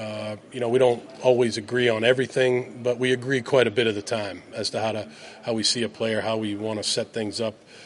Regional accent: Boston, Massachusetts, United States; We're both from the Northeast, although he's from New York City and I'm from Boston

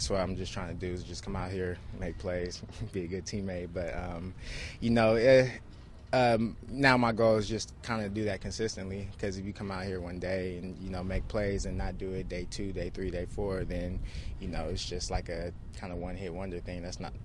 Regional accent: California, United States; It was fun. I'm from California, so humidity is a little different out here.

